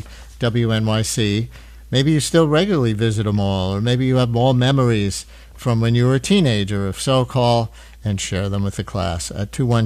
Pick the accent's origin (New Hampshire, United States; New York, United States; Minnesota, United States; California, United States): New York, United States; Queens; I grew up in Queens, not near any shopping mall.